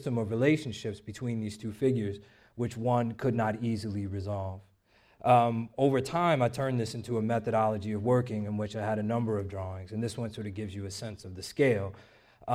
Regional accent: Los Angeles, California, United States; I'm an artist. I'm from Los Angeles

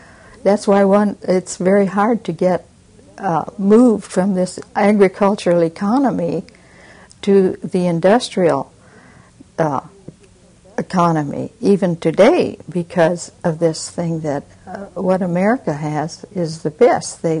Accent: Philippines; moved away; With this Western kind of emphasis growing up in the Philippines and coming here, I thought everything would be just the same, you know.

